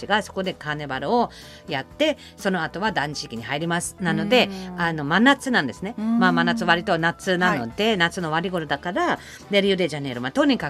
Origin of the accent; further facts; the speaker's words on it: Germany; born there; Japanese is a second language; まあ私ドイツ生まれなんですけど、ドイツではまあ南と北はちょっとわけが違うんですけど